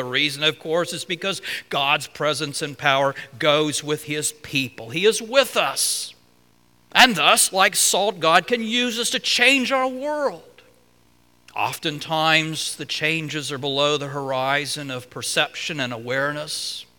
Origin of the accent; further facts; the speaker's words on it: Alabama, United States; When I was growing up in Alabama, one of our favorite times as a family was when my mom occasionally would buy a ham that was cured with salt.